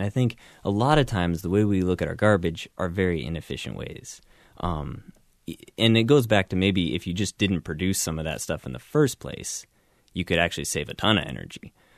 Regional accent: Washington, United States; And I grew up in Washington State, kind of in the northwest corner of the state.

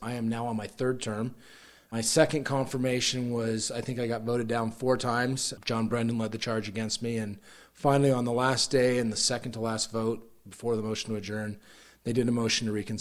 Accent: Billings, Montana, United States; You know, I grew up in Billings. My dad was a physician in town. My mom was a Spanish teacher. And we grew up in Billings hunting and fishing as much as we could.

